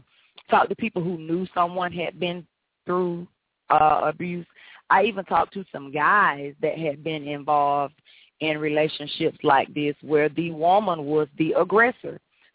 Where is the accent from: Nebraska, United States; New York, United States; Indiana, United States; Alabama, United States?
Alabama, United States; I'm from Alabama